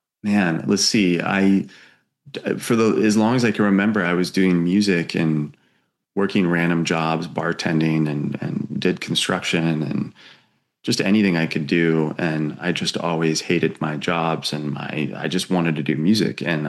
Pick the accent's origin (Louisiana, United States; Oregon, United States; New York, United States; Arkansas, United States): Oregon, United States; Bend; I didn't. I grew up in Oregon, Bend, Oregon.